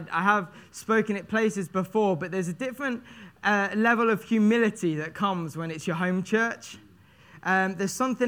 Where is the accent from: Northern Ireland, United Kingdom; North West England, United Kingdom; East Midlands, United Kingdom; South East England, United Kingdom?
East Midlands, United Kingdom; now in Devon, United Kingdom; I'm from Lincolnshire up north. It's 280 miles away. I know I don't really sound like a northerner, but I do.